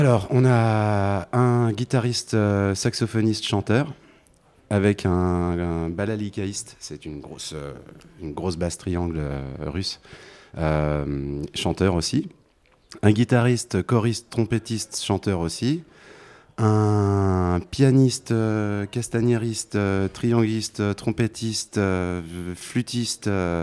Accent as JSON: {"language": "French", "region": "Brittany", "country": "France", "said": "Moi, je suis breton."}